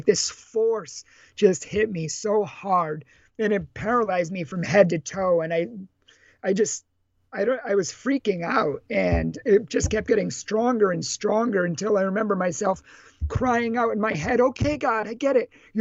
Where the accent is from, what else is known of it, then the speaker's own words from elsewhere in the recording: Massachusetts, United States; I'm from Massachusetts, which was voted one of the snobbiest states in the 50 states of America. And I didn't need a poll to tell me that. I grew up there.